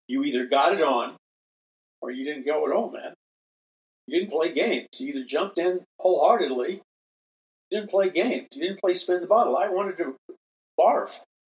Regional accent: New York City, New York, United States; I'm from New York City.

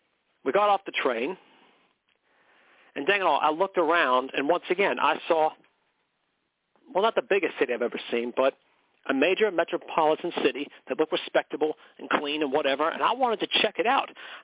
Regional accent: McKinleyville, California, United States; Ah, McKinleyville, where horses have the right of way. I've told you about my hometown, haven't I?

